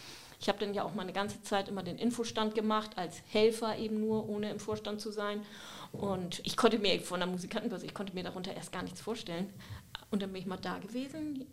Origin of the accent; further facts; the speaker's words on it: Hamburg, Germany; moved away as an adult; now in Eiderstedt, Germany; Ja, aber ich bin da auch aufgewachsen. Ich bin erst mit 23 Jahren nach Eiderstedt gezogen.